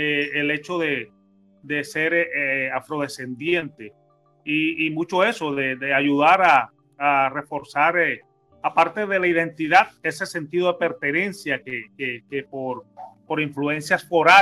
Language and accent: Spanish; Pasacaballos, Bolívar, Colombia; born there; Yo nací en Pasacaballos, Bolívar, un corregimiento a la margen derecha del legendario Canal del Dique, y en la zona suroriental de Cartagena, o sea, en la zona industrial de Mamonal, y frente a la zona insular de la isla de Barú, y la isla de Tierra Bomba.